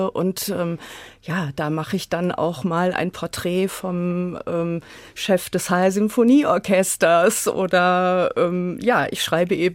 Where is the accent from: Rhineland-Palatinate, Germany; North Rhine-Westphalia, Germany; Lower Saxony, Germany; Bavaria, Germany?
Lower Saxony, Germany; Emden; now in Frankfurt, Germany; Ich komme aus Ostfriesland, ganz genau aus Emden, also einer sehr schönen kleinen Stadt an der Nordseeküste.